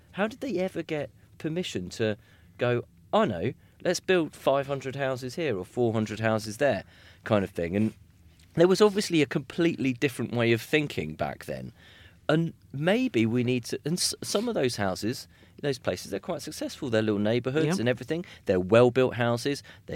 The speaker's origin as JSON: {"language": "English", "region": "East of England", "country": "United Kingdom", "tie": "born or raised there", "said": "I grew up in Hertfordshire, right, and the outskirts of a town."}